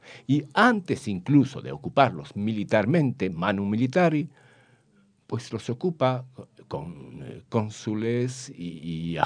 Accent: Morocco; En otros países, como por ejemplo en Marruecos, de donde yo vengo, no hubo expulsión

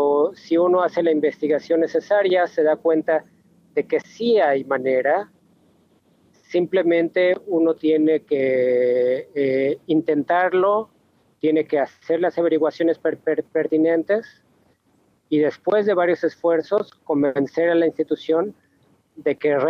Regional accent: Mexico; yo soy mexicano de origen

